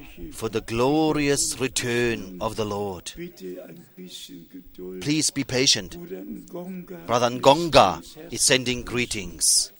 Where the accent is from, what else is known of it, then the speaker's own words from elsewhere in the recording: Paraguay; I'm from Paraguay.